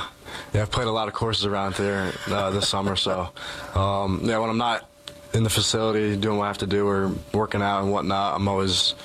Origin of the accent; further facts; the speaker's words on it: Connecticut, United States; now in Madison, United States; It feels like home to me. I'm from Connecticut, so it's kind of the same weather-wise, and you get these nice rural areas with the city.